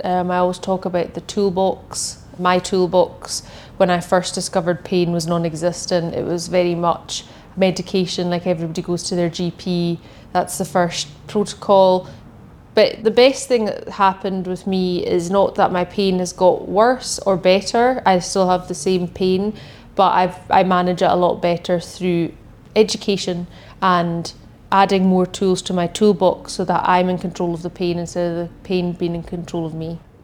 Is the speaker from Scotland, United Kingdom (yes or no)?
yes; Isle of Lewis, Scotland, United Kingdom; I'm originally from the Isle of Lewis, moved to Glasgow when I was 19 to study